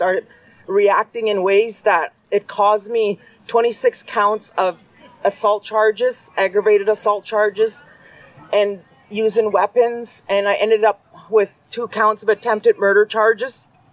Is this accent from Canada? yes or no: yes; British Columbia, Canada; first language Tsilhqot'in; English is a second language; My first language is Tsilkotin, and my second language is English. I hung on to my language because of my grandparents.